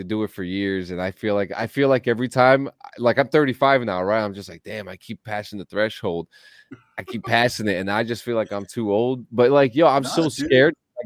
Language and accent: English; Union City, United States; You know, and you know growing up in Union City, you know, it we're used to like those loud noises because we grew up with our beds.